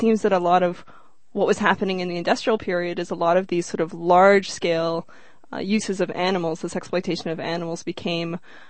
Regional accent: Canada; But I think that growing up in Canada in the time that I did

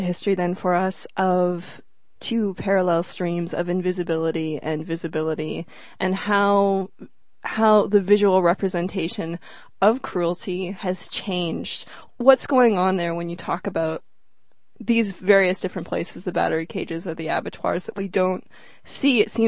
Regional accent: Canada; But I think that growing up in Canada in the time that I did

